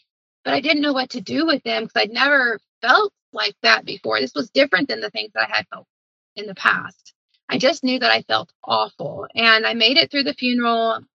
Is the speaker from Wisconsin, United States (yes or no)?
no; Arkansas, United States; even though I'm from Arkansas. Anybody, you know, especially Northwest Arkansas, I mean, you get tick bites all the time.